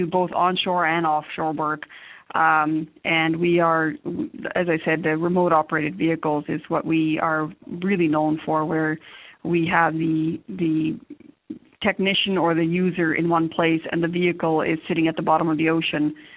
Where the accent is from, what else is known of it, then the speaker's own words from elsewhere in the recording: Canada; also born or lived in India; now in United States; I'm born in India, I was raised in Canada, I did a brief stint in Japan, and now I am a citizen of the United States as well.